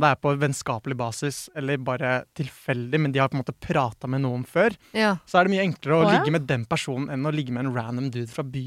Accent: Vestby, Akershus, Norway; Jeg er fra Vestby, jeg tror de skjønner.

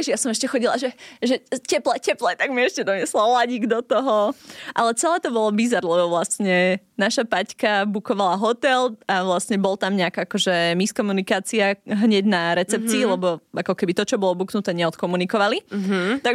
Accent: Dolný Kubín, Žilina Region, Slovakia; My sme vlastne 4 kamošky, čo sme z Dolného Kubína.

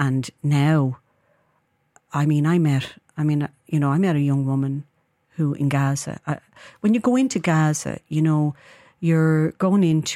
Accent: Dublin, Leinster, Ireland; we come from Charlemont Street, inner city Dublin, not too far from here. Mm. Tenement houses

